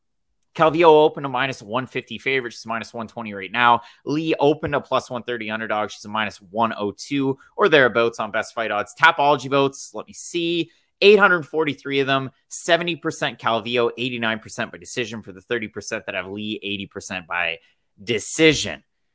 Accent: East Coast, Canada; I'm from the East Coast. It's not like I go to Toronto all the time

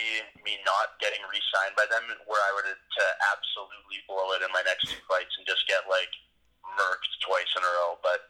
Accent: Montreal, Quebec, Canada; Even the Montreal crowd was good. I mean, I'm the hometown guy there, since I'm fighting an American.

